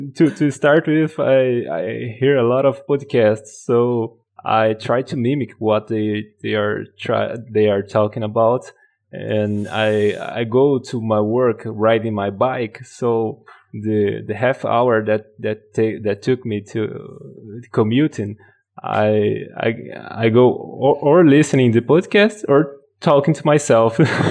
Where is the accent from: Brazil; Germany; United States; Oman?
Brazil; English is a second language; I'm from Brazil, and I'm totally stoked to be in here today.